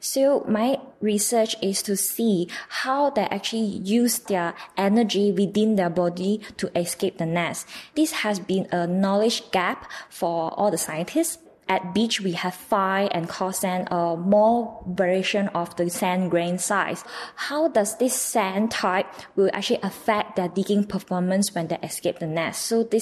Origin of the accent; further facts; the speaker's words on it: Malaysia; from Malaysia.